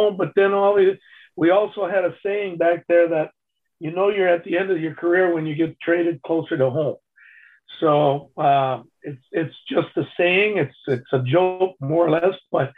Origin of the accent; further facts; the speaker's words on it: Windsor, Ontario, Canada; Growing up in Windsor, and you knew about Detroit, although they were never my favorite team.